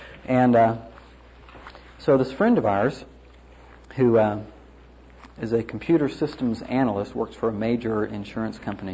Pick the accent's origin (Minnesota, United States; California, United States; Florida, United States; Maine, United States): Florida, United States; I'm from Florida originally, and my mom still lives down there